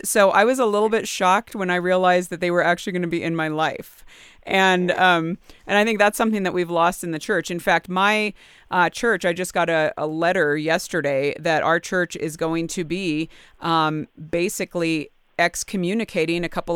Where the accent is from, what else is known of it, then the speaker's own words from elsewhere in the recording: California, United States; I grew up I grew up in the Bay Area